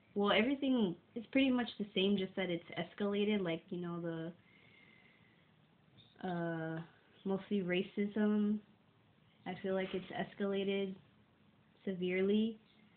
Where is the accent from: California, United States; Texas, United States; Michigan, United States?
California, United States; Los Angeles; I grew up in South LA, specifically South Central.